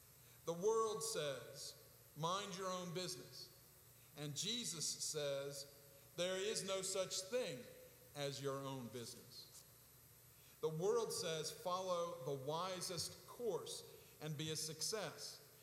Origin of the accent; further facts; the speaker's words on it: Rockville, Maryland, United States; walked down to the old courthouse in my hometown of Rockville, Maryland, to hear Jimmy Carter speak.